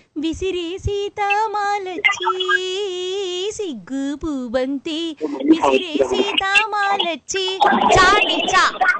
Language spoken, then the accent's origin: Telugu; Tenali, Andhra Pradesh, India; మీది తెనాలి, మాది తెనాలి, ఆ తెనాలి.